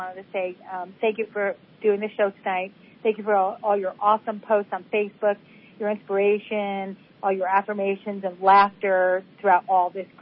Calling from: Denver, Colorado, United States; I'm calling from Denver. Very cold Denver, Colorado.

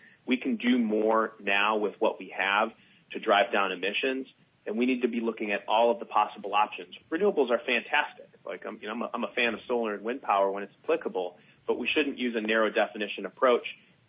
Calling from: Annapolis, Maryland, United States; I'm calling you from Annapolis, Maryland. So it's just outside of Washington, D.C.

